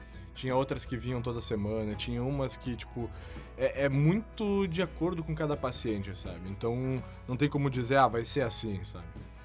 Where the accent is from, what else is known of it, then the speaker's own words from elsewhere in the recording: Arroio do Meio, Rio Grande do Sul, Brazil; lá da minha cidade, que eu não recordo o nome, mas eu recebi uma ligação, ah, aqui é o fulano daqui de Arroio do Meio